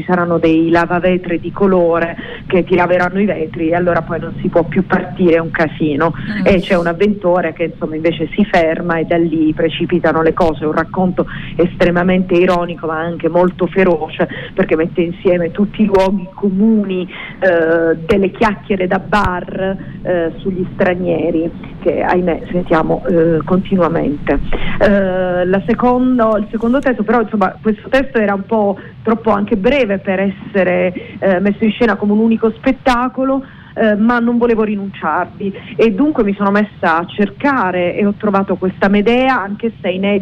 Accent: Bari, Apulia, Italy; nel secondo pezzo parlo con un accento invece proprio della mia terra barese

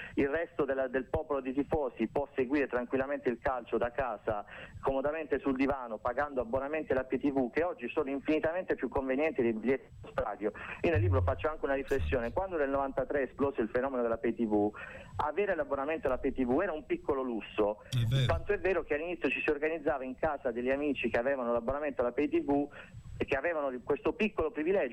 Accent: Bari, Apulia, Italy; born there; Io sono nato a Bari e tifo per il Bari, lo stadio della mia città è uno stadio da 40.000 posti.

